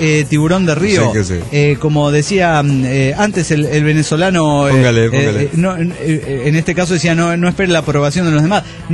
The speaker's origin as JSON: {"language": "Spanish", "region": "Colonia", "country": "Uruguay", "said": "La República Oriental del Uruguay. Yo pertenezco al departamento de Colonia."}